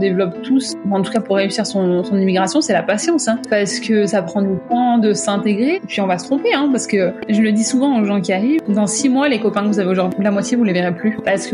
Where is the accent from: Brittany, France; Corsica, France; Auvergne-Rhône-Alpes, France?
Auvergne-Rhône-Alpes, France; Alors, je suis ardéchoise, j'ai 32 ans.